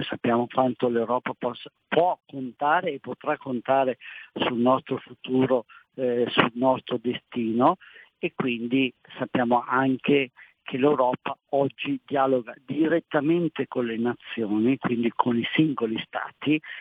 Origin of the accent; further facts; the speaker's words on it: Lombardy, Italy; parlando da lombardo ovviamente